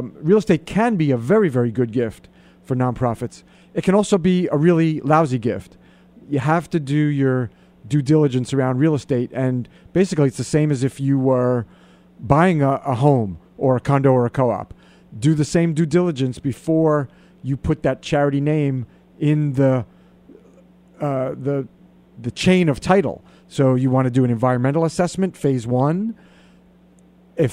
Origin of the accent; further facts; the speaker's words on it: New Jersey, United States; Yeah, I was born in Jersey and I was raised there